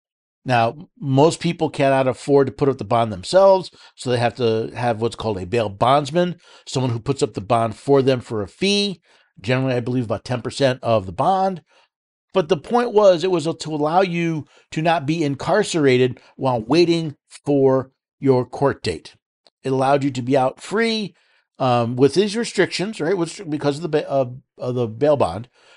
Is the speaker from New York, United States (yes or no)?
yes; New York City, New York, United States; New York City, again, I was born in New York City. I lived there for the first 10, 11 years of my life.